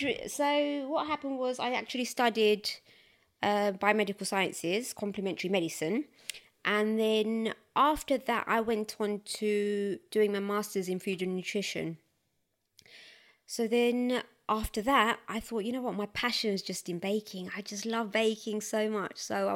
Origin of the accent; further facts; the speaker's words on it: Forest Gate, London, United Kingdom; I'm from Forest Gate, which is in East London.